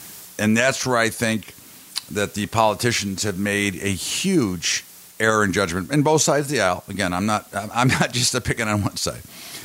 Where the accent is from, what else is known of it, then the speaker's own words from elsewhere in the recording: United States; I just I'm an American first before anything. I'm an American.